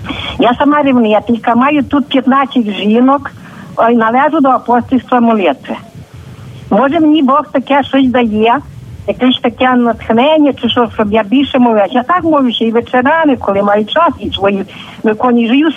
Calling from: Ternopil Oblast, Ukraine; Я з Тернопільщини, село Ганиківський, Ущатинський район.

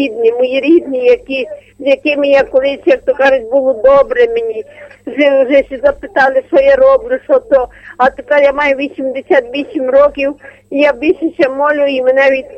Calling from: Lviv, Lviv Oblast, Ukraine; Я зі Львова, хочу з вами порадити і подякувати за таку гарну катехезу.

